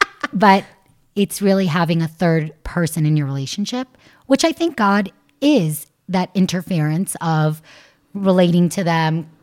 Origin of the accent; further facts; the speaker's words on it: Los Angeles, California, United States; and I came from Los Angeles, secular, reform.